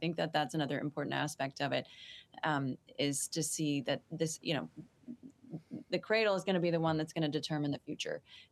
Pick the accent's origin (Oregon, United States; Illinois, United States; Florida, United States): Oregon, United States; Eugene; You know, I grew up in Eugene, Oregon, you know, the marijuana capital of the world, and thought, I'm doing the most rebellious thing ever by becoming a Catholic in my 20s.